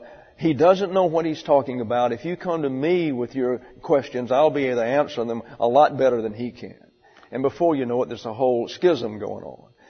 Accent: the South, United States; I come from the South, that's a different culture.

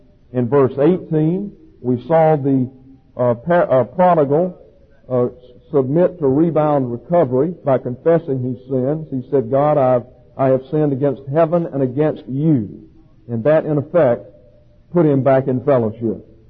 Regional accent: Alabama, United States; And I'm originally from Alabama.

